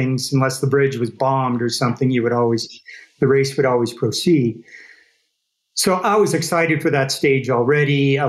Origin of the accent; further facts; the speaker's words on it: North Dakota, United States; And growing up in North Dakota, math wasn't my forte because everything's dead flat.